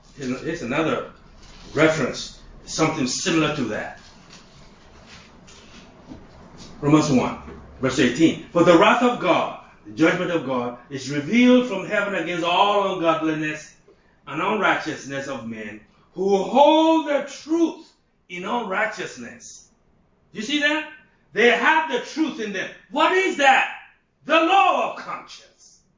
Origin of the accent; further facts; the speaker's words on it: Nigeria; born there; I wasn't born in the West. I was born in Nigeria, in Africa. I was born in about little town.